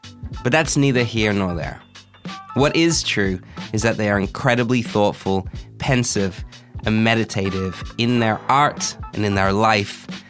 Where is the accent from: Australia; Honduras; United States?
Australia; I grew up in Australia.